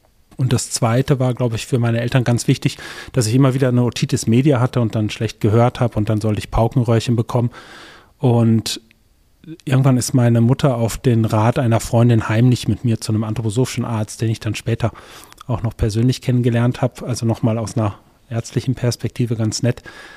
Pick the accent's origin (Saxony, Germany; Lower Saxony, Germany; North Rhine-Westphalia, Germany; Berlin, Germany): North Rhine-Westphalia, Germany; born there; Ich bin im Ruhrgebiet geboren